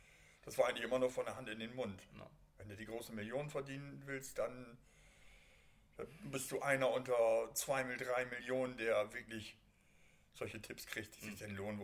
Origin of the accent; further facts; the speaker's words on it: Bremerhaven, Bremen, Germany; Ich bin in Bremerhaven groß geworden, in eine Neubausiedlung, Leerheide heißt sie.